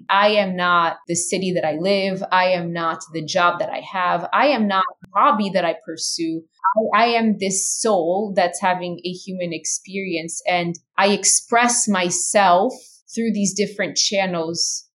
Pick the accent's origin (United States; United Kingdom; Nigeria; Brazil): Brazil; growing up in Brazil, music and dance are such big parts of our culture.